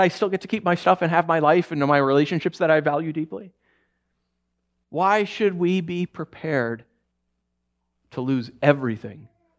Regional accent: New York, United States; also born or lived in Los Angeles; You guys know I'm from New York originally

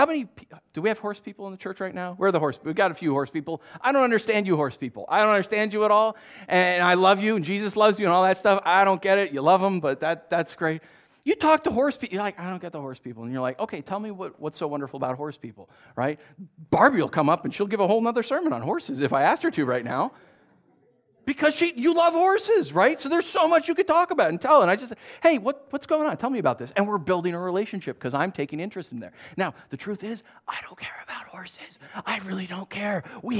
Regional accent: New York, United States; I grew up in New York. College football was nothing.

